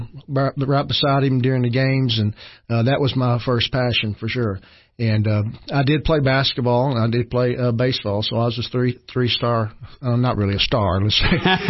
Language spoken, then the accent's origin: English; Tompkinsville, Kentucky, United States; also born or lived in Glasgow; Spent the first year of my life there, and then my dad got his first head coaching job in Tompkinsville, Kentucky, and the family moved there, and we were there ever since.